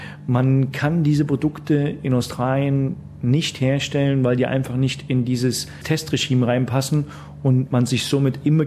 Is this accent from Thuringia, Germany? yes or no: yes; Thuringia, Germany; born there; moved away; Ich bin geboren in Thüringen, in der Nähe von Jena. Bin dann 1990, gerade wo die Grenze aufgemacht hat, bin ich nach Bayern gegangen zur Ausbildung.